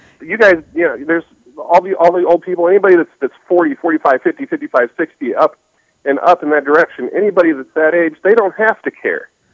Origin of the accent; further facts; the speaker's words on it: Nebraska, United States; From my home state in Nebraska.